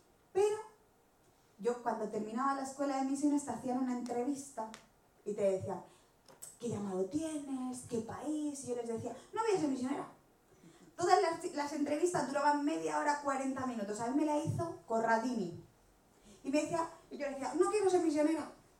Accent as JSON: {"language": "Spanish", "town": "Rota", "region": "Andalusia", "country": "Spain", "tie": "born or raised there", "also_born_or_lived": "Cádiz", "said": "Yo nací en Cádiz, como podría haber nacido en cualquier otro lado del mundo. Mi papá se graduó del SEMI en el 78 y lo mandaron de pastor a Cádiz. Ahí nací yo, en Rota. O sea, nací en Cádiz, pero vivíamos en Rota."}